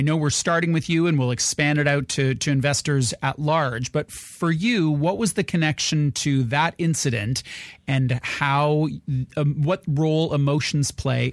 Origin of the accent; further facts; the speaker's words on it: Canada; It's interesting, as a Canadian and working on a Canadian show